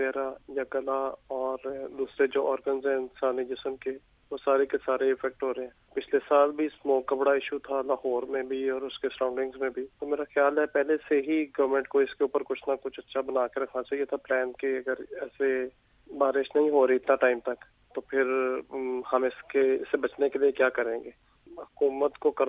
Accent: Chenab Nagar, Punjab, Pakistan; اور میں یہاں چناب نگر سے ہوں۔

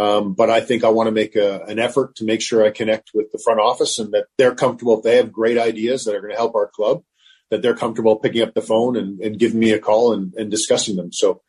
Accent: Canada; now in United States; And listen, I'm Canadian. It took me a while to get used to it down here too.

